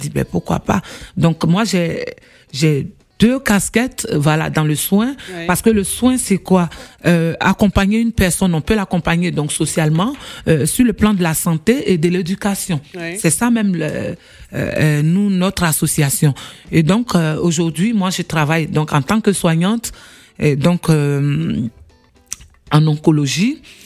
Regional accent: West, Côte d’Ivoire; Donc, je suis issue de l'Ouest.

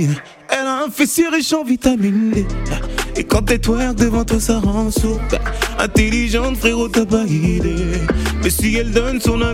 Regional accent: Marseille, Provence-Alpes-Côte d'Azur, France; moved away as an adult; now in Paris, France; En fait, je suis parti de Marseille, pardon, pour les études à la base.

